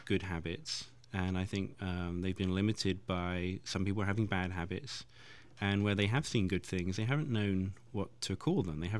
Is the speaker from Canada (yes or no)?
no; England, United Kingdom; accent: Cambridge; now in United States; I'm from England, all over England, but I was trained in Cambridge, so that's where the accent's from.